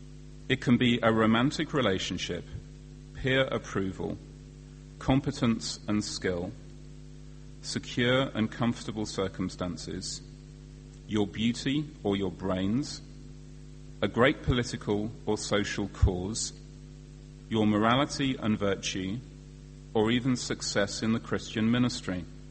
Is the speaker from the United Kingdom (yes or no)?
yes; United Kingdom; I have enough money. I'm British.